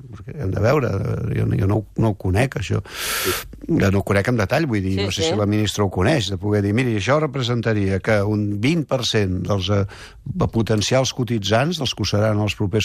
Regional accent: Catalonia, Spain; ens convé com a europeus i com a catalans

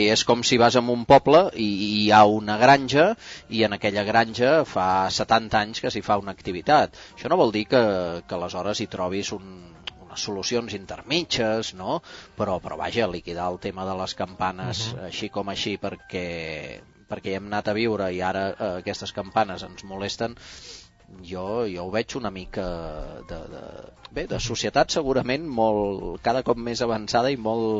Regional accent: Barcelona, Catalonia, Spain; born there; jo sóc de ciutat, jo sóc nascut a Barcelona

